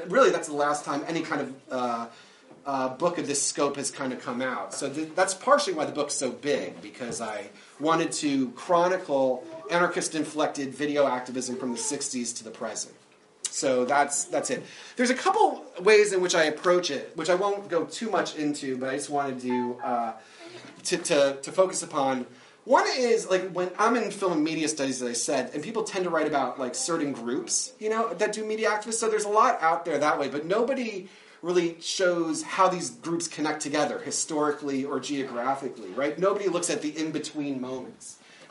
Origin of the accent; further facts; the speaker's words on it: New Jersey, United States; I'm from New Jersey, and I speak quickly, so I'll try not to.